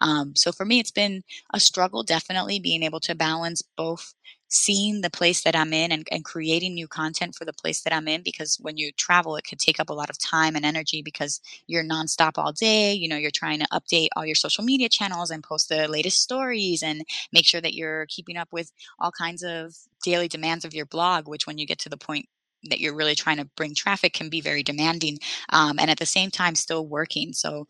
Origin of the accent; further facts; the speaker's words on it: Puerto Rico; moved away; I'm from Puerto Rico originally.